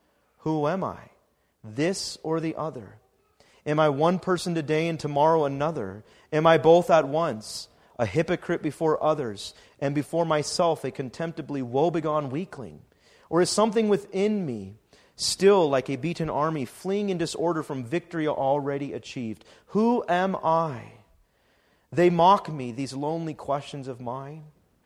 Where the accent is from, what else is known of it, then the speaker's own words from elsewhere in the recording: Canada; Or that you're Canadian. I am Canadian.